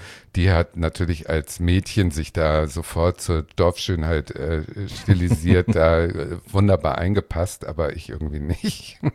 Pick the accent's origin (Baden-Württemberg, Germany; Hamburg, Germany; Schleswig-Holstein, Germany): Schleswig-Holstein, Germany; geboren bin ich in Schleswig-Holstein und aufgewachsen bin ich auf einem Minidorf, auch in Schleswig-Holstein. Da habe ich gewohnt, bis ich so 17 war ungefähr. Mhm. Und das ist wirklich das Klischee-Dorf gewesen. Also da gab es noch keine asphaltierten Straßen und nur Bauernhöfe.